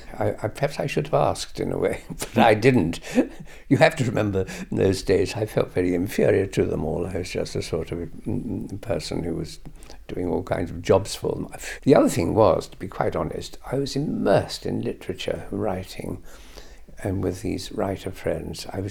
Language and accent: English; East of England, United Kingdom; born there; I was born in West Suffolk, near Lavenham, which is a different world altogether.